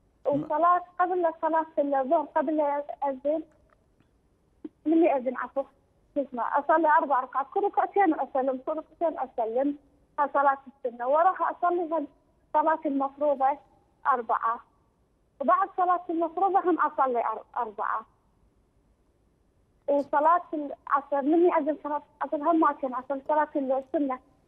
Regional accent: Iraq; من العراق.

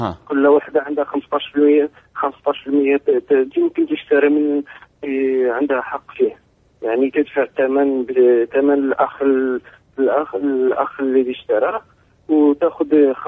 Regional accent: Morocco; عندنا في المغرب شفعة

